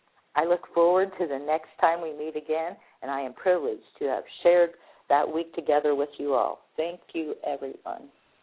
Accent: Oklahoma, United States; My sun sign is Aries, and I'm from Oklahoma.

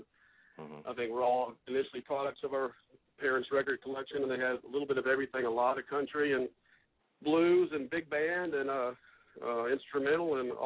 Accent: Fort Myers, Florida, United States; also born or lived in Tampa; I was born in Tampa, halfway through that fun decade of the 60s, and I grew up in Fort Myers, Florida, North Fort Myers.

